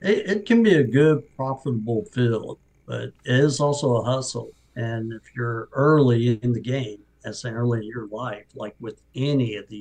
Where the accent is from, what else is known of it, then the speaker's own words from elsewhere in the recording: Oklahoma, United States; now in Tennessee, United States; I'm in Tennessee. It's my home of choice. Nice. I'm originally from Oklahoma.